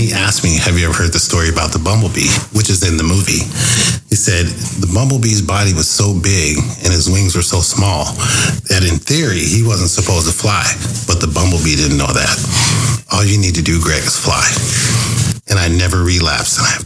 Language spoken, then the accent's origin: English; Tacoma, Washington, United States; I was born and raised in Tacoma, and this is my fourth film, and they've all been shot in Tacoma.